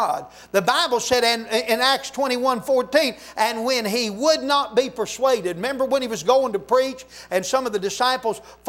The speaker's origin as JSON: {"language": "English", "region": "West Virginia", "country": "United States", "tie": "born or raised there", "said": "I went to a West Virginia College bowl game one winter down there in Charlotte. And it's my home state, West Virginia."}